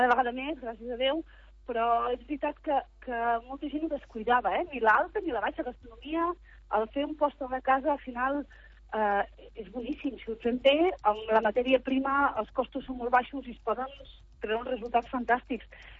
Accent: Cambrils, Catalonia, Spain; jo soc de Cambrils, però és veritat que a casa vivim en una masia, en un mas, no soc ni de poble, com diuen, i a casa doncs, tots eren pagesos i tots es dedicaven a l'agricultura i a les flors.

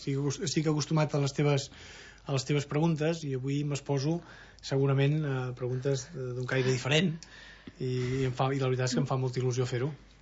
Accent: L'Escala, Catalonia, Spain; also born or lived in Girona; Sí, vaig néixer a Girona, però vaig d'aquí de l'escala, sí.

